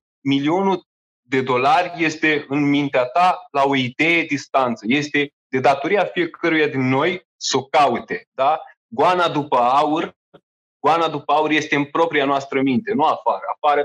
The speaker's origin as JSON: {"language": "Romanian", "country": "Romania", "said": "Adică facem exact românește, da? Noi suntem români până la capăt."}